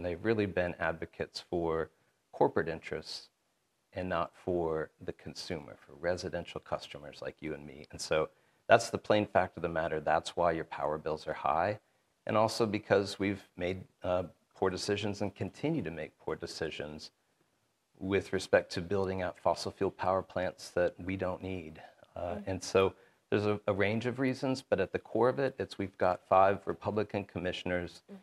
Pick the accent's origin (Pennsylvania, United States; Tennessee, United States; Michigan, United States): Tennessee, United States; Chattanooga; So I was raised just outside of Georgia in Chattanooga, went to the University of Memphis.